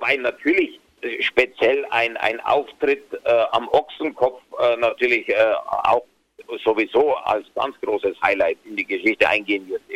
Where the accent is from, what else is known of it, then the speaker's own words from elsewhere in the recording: Bavaria, Germany; was für uns Niederbayern eigentlich auch fast unerreichbar ist. Also man träumt davon, als Niederbayer auch mal dort urlauben zu dürfen